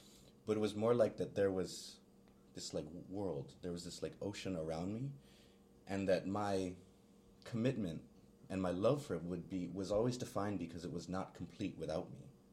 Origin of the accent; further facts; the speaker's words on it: Guam; And so it was a very weird experience growing up on Guam.